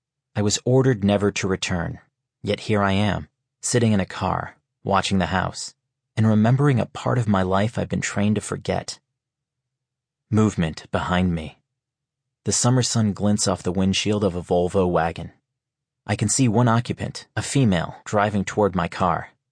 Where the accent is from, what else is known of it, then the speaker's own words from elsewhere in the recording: Rochester, New York, United States; I have not come back to my hometown of Rochester, New York by choice, but out of necessity.